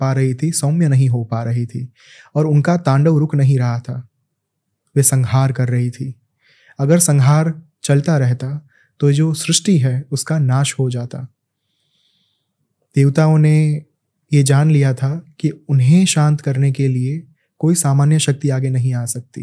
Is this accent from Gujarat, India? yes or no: yes; Ahmedabad, Gujarat, India; मैं जहाँ से हूँ गुजरात, वहाँ पे अहमदाबाद में